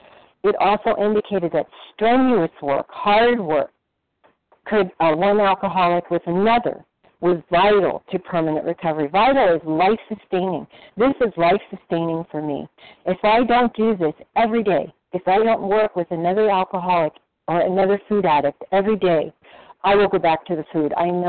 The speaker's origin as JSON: {"language": "English", "region": "California", "country": "United States", "said": "I am from California, and I am a recovered compulsive overeater."}